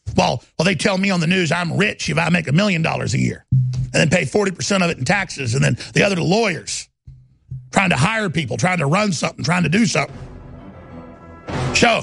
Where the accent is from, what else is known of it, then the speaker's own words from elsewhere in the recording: Texas, United States; but simply growing up in Texas as Americana around men who'd fought for the country and who knew the score